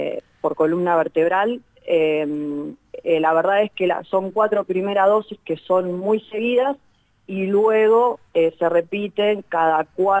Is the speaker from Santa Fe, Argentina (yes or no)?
yes; Arroyo Seco, Santa Fe, Argentina; now in Casilda, Argentina; Sí, soy de Arroyo